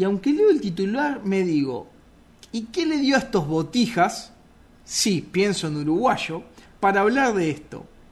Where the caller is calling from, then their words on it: Lima, Peru; dicen que en el Perú, especialmente en Lima, no tenemos acento. Y yo estoy de acuerdo con esto.